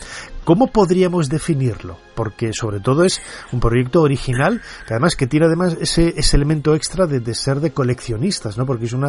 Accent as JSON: {"language": "Spanish", "town": "Valladolid", "region": "Castile and León", "country": "Spain", "tie": "born or raised there", "said": "Yo crecí en Valladolid"}